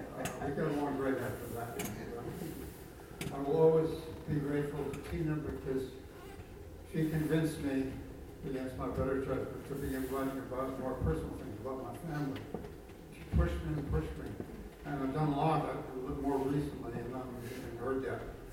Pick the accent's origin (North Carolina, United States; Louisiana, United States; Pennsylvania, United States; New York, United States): New York, United States; And I also remember vividly as a New Yorker, I think in the 1940s